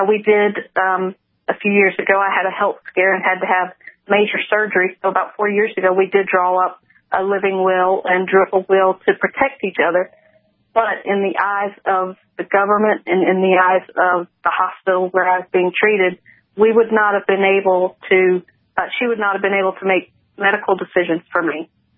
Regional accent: Florida, United States; We're from Florida.

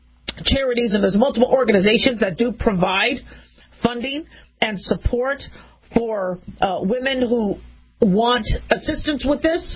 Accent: United States; being an American, being a physician, being a mom, I like fairness.

